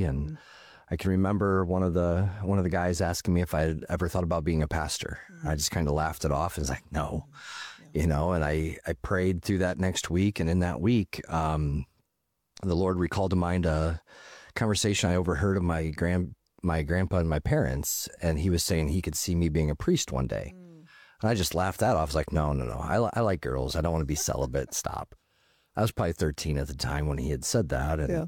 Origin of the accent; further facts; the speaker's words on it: Ohio, United States; So myself, I come from Ohio, and we moved here probably 8 years ago in the summer